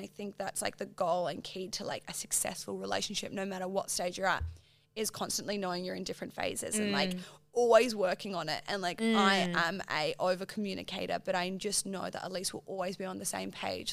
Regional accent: Adelaide, South Australia, Australia; And because it was in Adelaide and in my hometown, he just was like, I trust you.

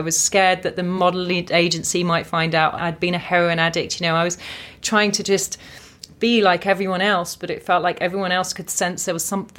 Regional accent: Watford, East of England, United Kingdom; I'm a Watford girl. I need to embrace that.

